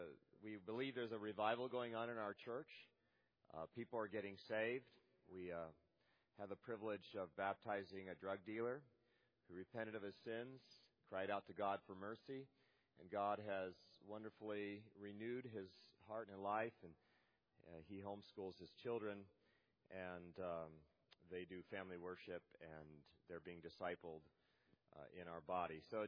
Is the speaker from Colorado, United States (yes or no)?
yes; Elizabeth, Colorado, United States; We come from Denver, Colorado area, down in Elizabeth.